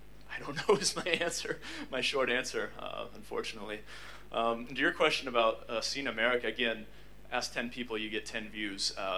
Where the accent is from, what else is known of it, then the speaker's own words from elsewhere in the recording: United States; And I mean, as an American, I've had outright hostility from young Chinese in China.